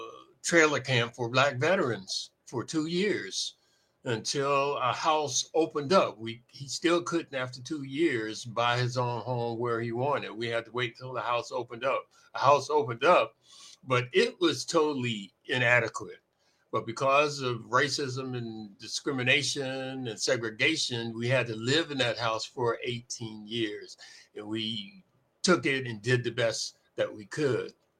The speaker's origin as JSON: {"language": "English", "town": "Milwaukee", "region": "Wisconsin", "country": "United States", "tie": "born there", "said": "But when I was born in Milwaukee, for instance, my dad was from Mississippi, and he came to Milwaukee right after the war"}